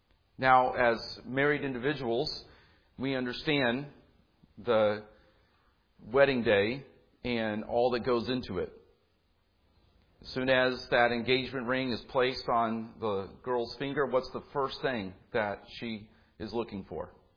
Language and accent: English; Indianapolis, Indiana, United States; I'm a city kid, and I grew up in Indianapolis, not Chicago.